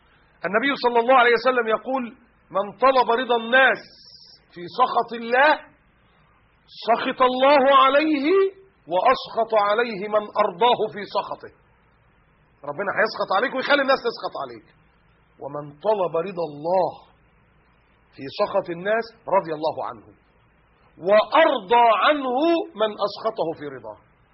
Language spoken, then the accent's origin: Arabic; Egypt; في السعودية الحداد عندهم أبيض مثلا، الحداد عندنا في مصر أسود